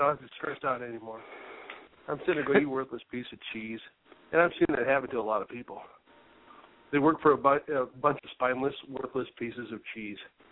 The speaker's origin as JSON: {"language": "English", "town": "Gary", "region": "Indiana", "country": "United States", "tie": "born or raised there", "said": "I grew up near Gary, Indiana, very similar."}